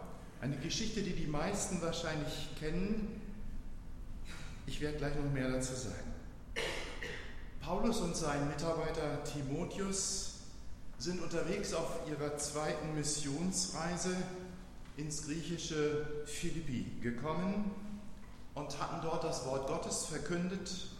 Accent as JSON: {"language": "German", "town": "Knesebeck", "region": "Lower Saxony", "country": "Germany", "tie": "born or raised there", "lives_now": "Hannover, Germany", "said": "hier in Hannover sind wir da ziemlich verwöhnt. Wenn ich in meiner Heimat in Knesebeck, einem Dorf von gut 3000 Einwohnern, abends manchmal unterwegs bin, dann ist das schon eher ziemlich dunkel dort."}